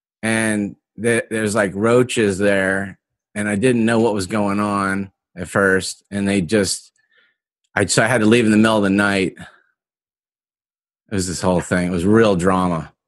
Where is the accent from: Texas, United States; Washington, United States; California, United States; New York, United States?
California, United States; Walnut Creek; I'm from the Bay Area, East Bay.